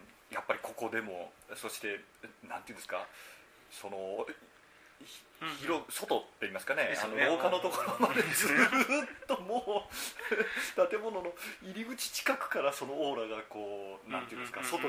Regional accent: Aichi, Japan; 実はなので今度6月に私の地元の愛知県の湯屋温泉というところで

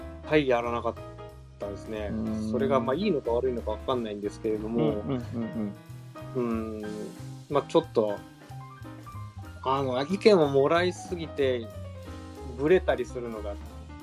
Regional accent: Hokkaido, Japan; っていうのは僕が北海道出身なんで、あの北海道出身だから北海道に行きたかったっていうの

